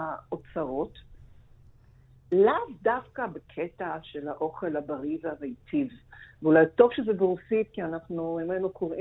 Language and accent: Hebrew; Riga, Latvia; אני באה מריגה שזה אזור יחסית ישיר ומבוסס